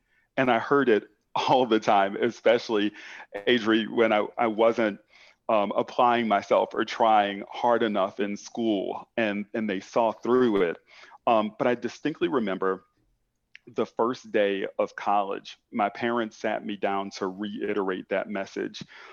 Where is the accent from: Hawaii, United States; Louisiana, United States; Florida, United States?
Louisiana, United States; Kenner; So I grew up in Kenner, Louisiana, which is actually a suburb of New Orleans.